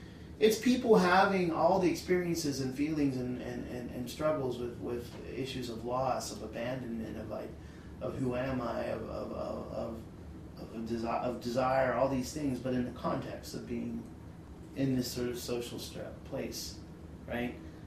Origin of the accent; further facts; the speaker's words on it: United States; I mean, I'm an American. I grew up an American